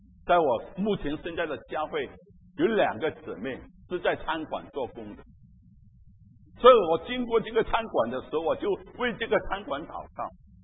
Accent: China; 我们中国人过年的时候，我们也将一些中国的食物送给他。

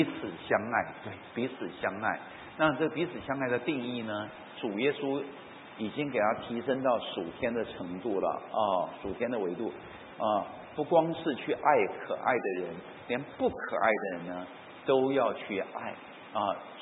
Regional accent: Taiwan; 我们在农村长大呢，台湾因为信仰自由，哇，一个村子里面，小小村子十几个偶像啊

